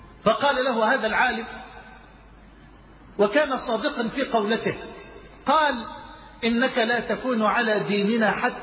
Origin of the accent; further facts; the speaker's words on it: Egypt; إلى بلدنا مصر